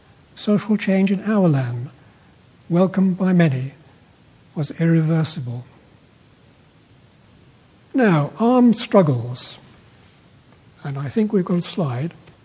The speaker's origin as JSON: {"language": "English", "town": "Birkenhead", "region": "North West England", "country": "United Kingdom", "tie": "born or raised there", "said": "I found out recently that Wilfred Owen belonged to my hometown in Birkenhead."}